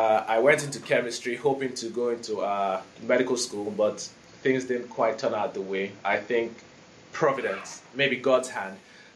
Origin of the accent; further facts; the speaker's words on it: Nigeria; I was born and raised in Nigeria, I spent 20 years of my life hoping to go to medical school.